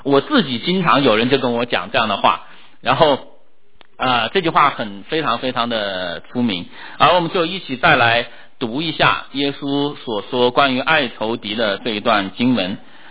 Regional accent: China; 我们中国人都知道以前那个非常著名的这个报仇的故事成为我们的英雄

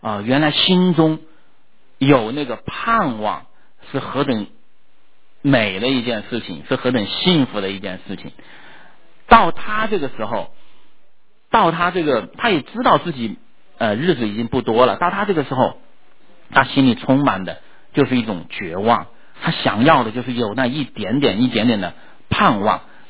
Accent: China; 我们中国人不熟悉他的名字

